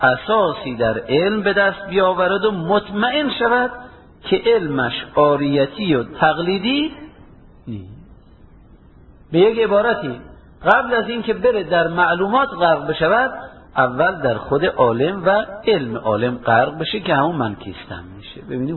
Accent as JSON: {"language": "Persian", "town": "Amol", "region": "Mazandaran", "country": "Iran", "said": "بله آقا ما آملی هستیم، آقا از آمل ماست، به تو چه ربط داره؟ ما ایرانی هستیم، آقا از ایران ماست"}